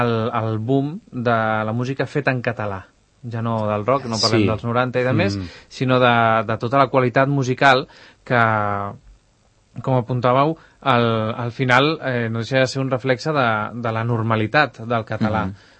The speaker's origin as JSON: {"language": "Catalan", "region": "Catalonia", "country": "Spain", "said": "Però jo crec que és un tema de com som els catalans."}